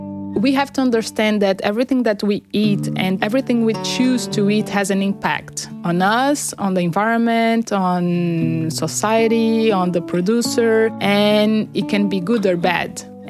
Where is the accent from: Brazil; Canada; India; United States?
Brazil; I'm from Brazil.